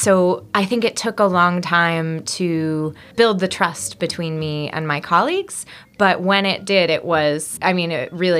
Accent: New Jersey, United States; now in Washington, D.C., United States; I grew up in New Jersey, and now I live here in the D.C. area.

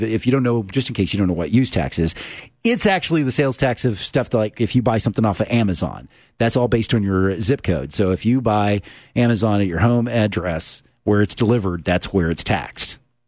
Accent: Oklahoma City, Oklahoma, United States; because I'm from Southwest Oklahoma City. That's where I live.

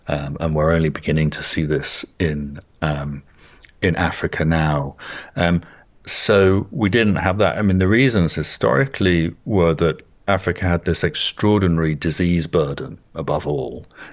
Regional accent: United Kingdom; So obviously I'm British

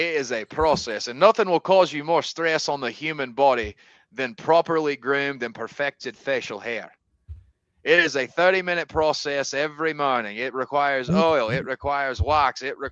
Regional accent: Inverness, Scotland, United Kingdom; now in Tennessee, United States; I am from Scotland. I am originally from Inverness. … from Glasgow, Scotland. I have family there. I currently reside in Tennessee. So that is where you hear my accent from.

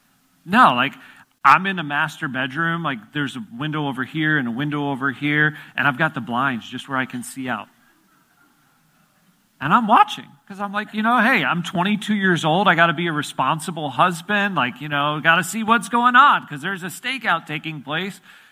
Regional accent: Chicago, Illinois, United States; And I'm relatively new to the area. I grew up in the Chicago area

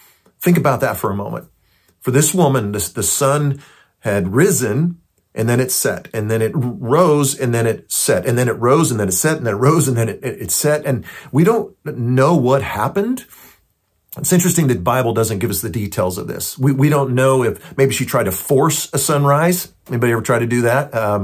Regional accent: California, United States; now in Oklahoma, United States; I grew up in California. Hey, don't hold that against me. I call myself an Okie now.

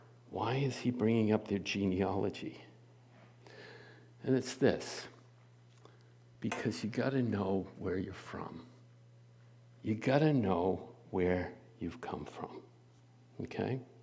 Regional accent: Framingham, Massachusetts, United States; born there; I'm a New Englander. You know, I was born in Framingham.

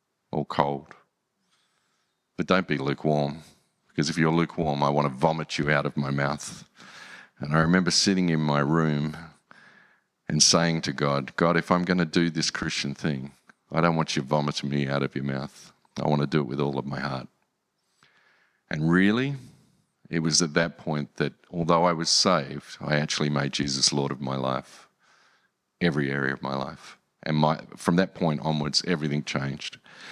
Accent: Australia; also born or lived in England; I was born in England, came to Australia when I was five, back in 1969. And for those doing the maths, I'm 62.

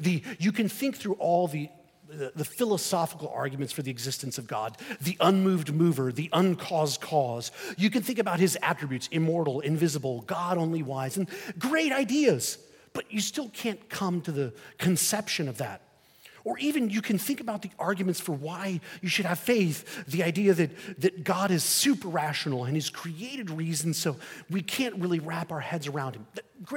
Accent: Spain; But I grew up in Spain, and Spain is not into wrestling.

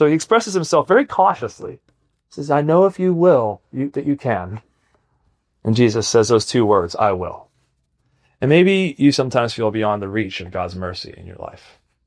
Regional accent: New York, United States; Now as a New Yorker, I kind of get that. Like we know how to wait in line.

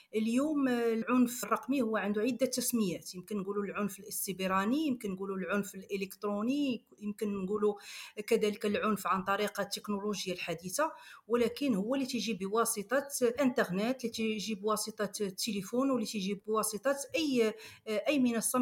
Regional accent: Casablanca, Casablanca-Settat, Morocco; born there; من مواليد مدينه الدار البيضاء

